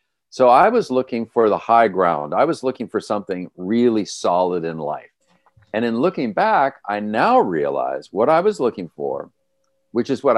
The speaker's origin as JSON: {"language": "English", "town": "Los Angeles", "region": "California", "country": "United States", "tie": "born or raised there", "said": "I grew up in the Los Angeles area, and I had very down-home parents."}